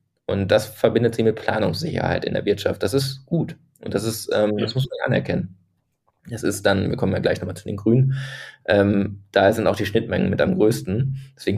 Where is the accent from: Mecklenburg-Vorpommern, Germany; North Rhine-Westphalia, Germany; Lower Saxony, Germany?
North Rhine-Westphalia, Germany; Ich komme ja aus dem Ruhrgebiet und denke mir immer, schon damals, ich bin 35